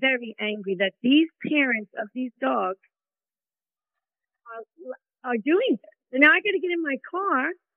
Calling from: Brooklyn, New York, United States; from Brooklyn.

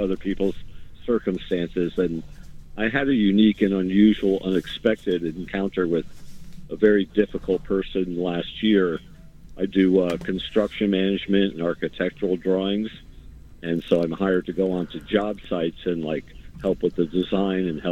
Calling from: Cos Cob, Connecticut, United States; calling from Coscob, Connecticut.

